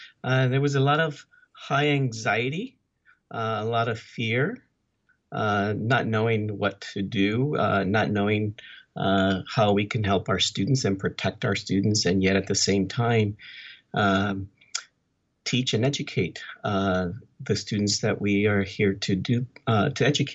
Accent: California, United States; also born or lived in Mexico; My family came originally from Mexico. And we moved to California. I grew up in California, went through the school system there, was educated in the UC system.

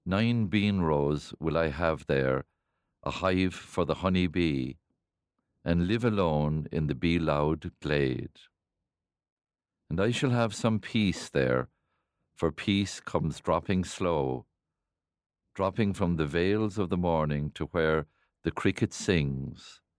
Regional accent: Cashel, Munster, Ireland; I'm going back home to my own hometown now when I retire.

